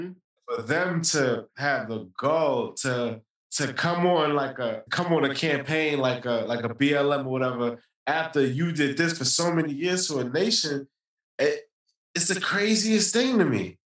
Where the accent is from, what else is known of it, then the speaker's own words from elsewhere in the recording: United States; born there; You know, and it's crazy because I was born in America, you know, and I lived there for 30 plus years.